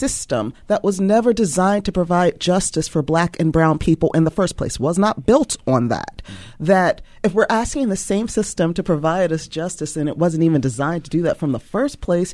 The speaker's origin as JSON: {"language": "English", "town": "Baltimore", "region": "Maryland", "country": "United States", "tie": "born or raised there", "said": "I grew up on West Baltimore."}